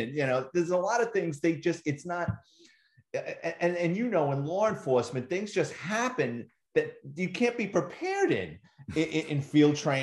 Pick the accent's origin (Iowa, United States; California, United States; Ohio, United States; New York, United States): New York, United States; Bronx; So even though I grew up in the Bronx, it was an eye opener with people coming up to me with questions and problems.